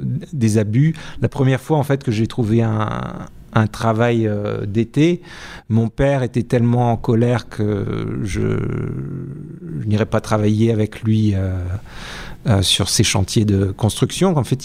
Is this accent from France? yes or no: yes; Hauts-de-France, France; je viens du Hauts-de-France, d'une famille.